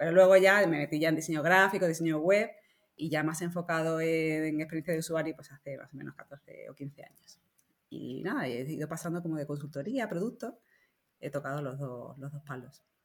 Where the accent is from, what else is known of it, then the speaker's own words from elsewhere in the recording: Seville, Andalusia, Spain; now in Madrid, Spain; Soy de Sevilla, estudié Bellas Artes, la especialidad de diseño, y luego me pasé a Madrid. Bueno, realmente hice la especialidad de diseño en Madrid. Y desde entonces, pues mira, hace más de 20 años ahí currando.